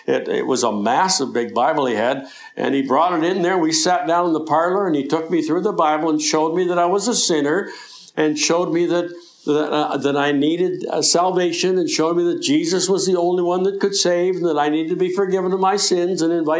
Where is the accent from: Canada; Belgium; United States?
Canada; Eastern Canada; I grew up in Eastern Canada.